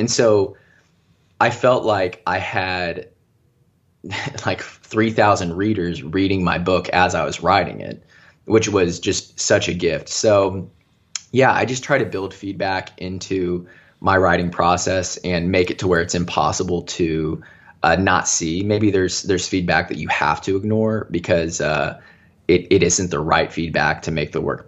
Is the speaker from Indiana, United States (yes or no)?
yes; Indiana, United States; The company I worked for was a super small advertising agency in my hometown of Southern Indiana.